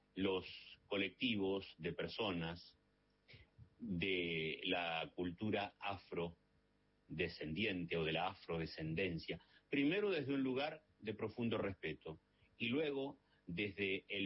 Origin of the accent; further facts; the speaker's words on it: Concepción del Uruguay, Entre Ríos, Argentina; En mi pueblo, como me gusta decirle, a la ciudad de Concepción de Uruguay, en Entre Ríos, hay 30 ahora.